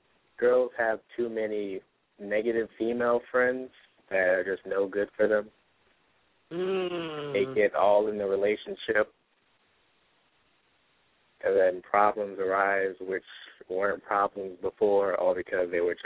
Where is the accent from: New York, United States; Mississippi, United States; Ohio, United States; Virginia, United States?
Virginia, United States; Virginia Beach; I'm from Virginia Beach.